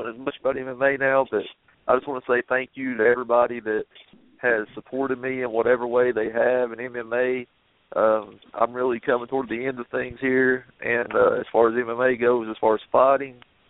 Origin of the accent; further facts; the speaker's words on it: Deep South, United States; you know, we grew up in the Deep South, so of course we heard the same thing Adam was just telling everybody